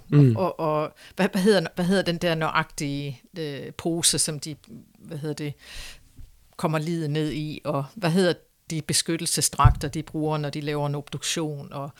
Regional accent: Copenhagen, Capital Region of Denmark, Denmark; moved away; Men jeg bor ikke i Danmark, så mit ærne har altid været at beskrive min hjemby for britterne og føre dem til København

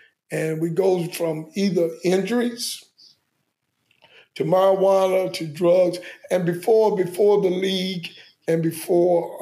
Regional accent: Durham, North Carolina, United States; You know, he's from my hometown in Durham.

